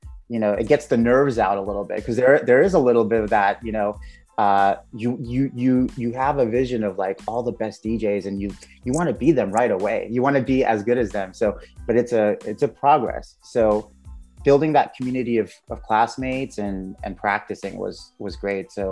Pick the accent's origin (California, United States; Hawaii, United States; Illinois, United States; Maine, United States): California, United States; I am from California. I had a chance to live all over the U.S. With work and travel the globe, but California native.